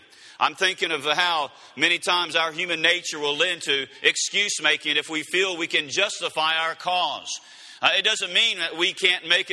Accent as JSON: {"language": "English", "region": "Louisiana", "country": "United States", "said": "How many of y'all believe God can save someone from Louisiana? Amen. Amen. I'm a Cajun. My wife's a Cajun."}